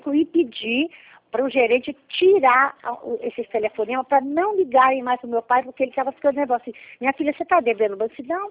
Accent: Maringá, Paraná, Brazil; now in Rio Grande do Sul, Brazil; Eu reconheço, eu sei, porque eu sou de Maringá. Eu moro aqui no Rio Grande do Sul, mas sou de Maringá.

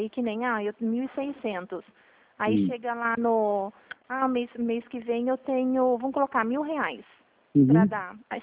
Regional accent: Limeira, São Paulo, Brazil; É de Limeira, sou de Limeira.

